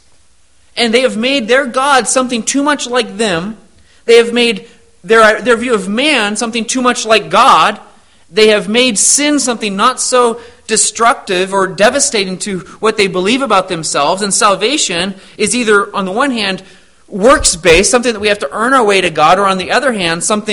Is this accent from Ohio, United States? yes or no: no; Arizona, United States; Reminds me of growing up in Arizona, and we used to, with some of my friends, go cave exploring